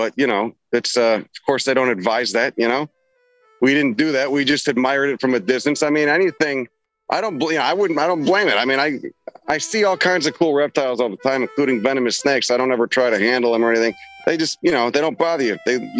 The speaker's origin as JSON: {"language": "English", "town": "Chicago", "region": "Illinois", "country": "United States", "tie": "born or raised there", "said": "I grew up in Chicago. I'm familiar with it."}